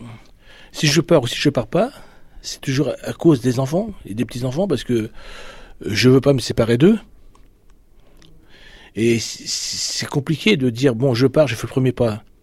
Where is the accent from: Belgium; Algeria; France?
Algeria; Moi, parce que moi, je suis originaire d'Algérie.